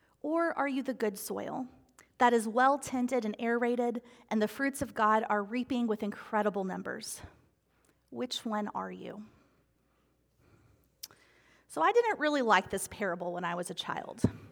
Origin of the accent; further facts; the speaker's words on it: Abilene, Texas, United States; Growing up in Abilene, one of our daily chores was tending to the plants in the backyard that my siblings and I chose.